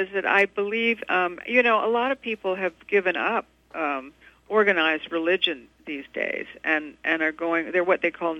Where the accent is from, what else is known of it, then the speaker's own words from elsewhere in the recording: Savannah, Georgia, United States; accent: southern; also born or lived in Louisiana; You know, if I get very tired or have too much to drink, I suddenly get my southern accent back. I'm from Savannah, Georgia.